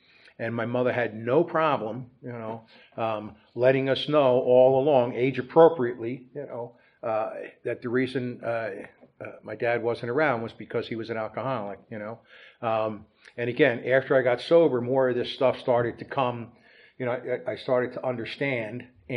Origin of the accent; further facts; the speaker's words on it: New Jersey, United States; I was born and raised in North Jersey. I'm the youngest of seven children.